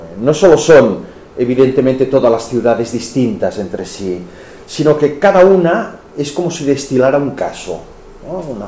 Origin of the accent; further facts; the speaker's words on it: Barcelona, Catalonia, Spain; O, por descontado, de donde vengo, en Barcelona